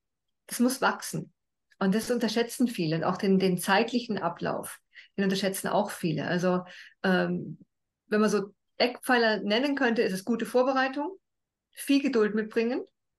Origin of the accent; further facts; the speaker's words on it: Austria; ich bin in Österreich geboren, schön, dass ich da bin.